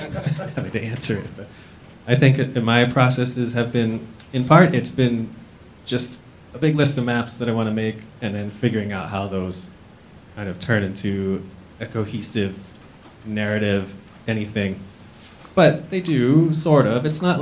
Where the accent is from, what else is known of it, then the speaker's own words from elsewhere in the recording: Dayton, Ohio, United States; So I grew up in Dayton, Ohio. I'm like reasonably familiar with Cincinnati, but I'm not a local.